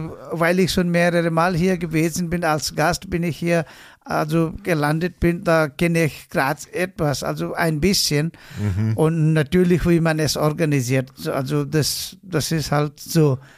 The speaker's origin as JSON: {"language": "German", "region": "Terai", "country": "Nepal", "tie": "born or raised there", "said": "Ich bin also angekommen, bin ich in Terai geboren und dort meine ganze Kindheit verbracht."}